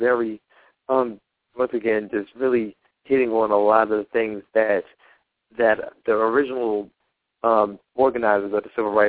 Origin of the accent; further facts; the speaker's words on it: Tennessee, United States; Once again, you're listening to … I'm from Tennessee.